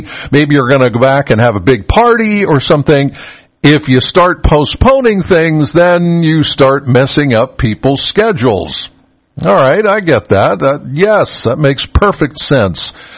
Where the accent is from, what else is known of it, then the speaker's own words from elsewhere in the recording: Penns Valley, Pennsylvania, United States; Well, I'm from Penns Valley, and I don't know if they've changed their mind or whatever they did out there.